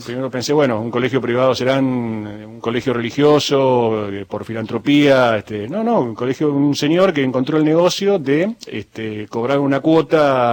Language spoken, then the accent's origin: Spanish; San Isidro, Buenos Aires Province, Argentina; Yo soy de San Isidro, en Buenos Aires